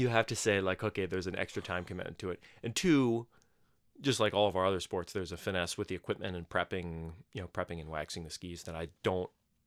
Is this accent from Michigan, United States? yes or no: no; Minnesota, United States; It's just fun as a Minnesotan to poo-poo other states just because they're right there.